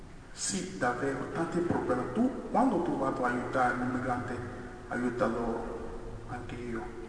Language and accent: Italian; Nigeria; Italian is a second language; now in Italy; Vengo da Nigeria.